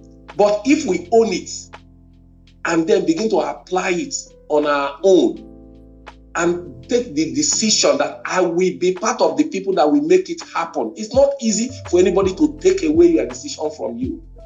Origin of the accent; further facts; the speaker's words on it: Nigeria; I'm doing new Nigeria because I'm a Nigerian.